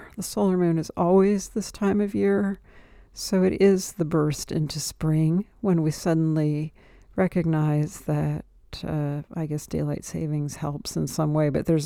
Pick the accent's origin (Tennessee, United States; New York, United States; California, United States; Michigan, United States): California, United States; like to learn as a American Californian, without war on our soil